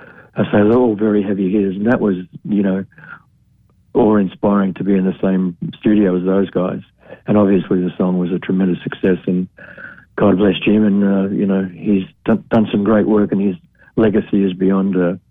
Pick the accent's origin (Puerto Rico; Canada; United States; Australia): Australia; and I'm Australian